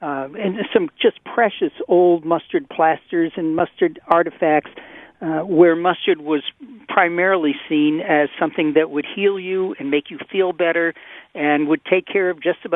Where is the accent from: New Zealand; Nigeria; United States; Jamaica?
United States; New England; You see, I'm originally from New England